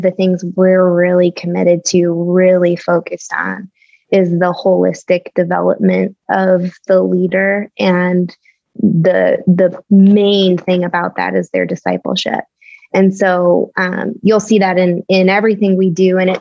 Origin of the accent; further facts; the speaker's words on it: Chicago, Illinois, United States; And I'm born and raised in Chicago. So that's go Cubs. Lou Malnati's pizza.